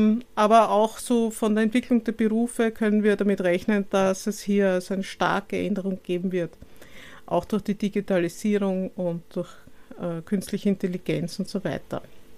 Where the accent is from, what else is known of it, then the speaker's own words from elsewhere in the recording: Vienna, Austria; born there; Ich bin 56 Jahre alt, lebe in Wien, bin auch gebürtige Wienerin